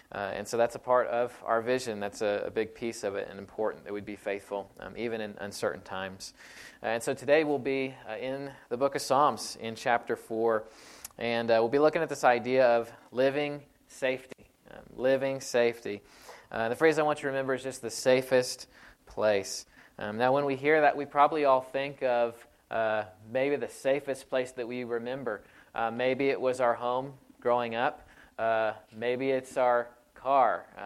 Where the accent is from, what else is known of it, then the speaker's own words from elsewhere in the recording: Dallas, Texas, United States; now in Elba, United States; Christy and I came from the Dallas area, and so we felt a little bit differently there than we would here in Elba in the middle of the night.